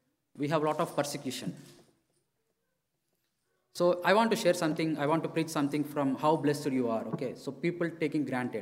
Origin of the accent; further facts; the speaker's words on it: India; English is a second language; So I was like, see, I'm from India, okay.